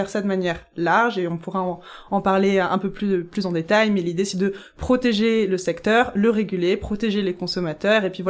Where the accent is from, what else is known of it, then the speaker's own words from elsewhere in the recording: France; On me parle en flamand et je suis incapable de dire un seul mot et je me sens mal, je me sens obligée de dire je suis française de France pour me justifier.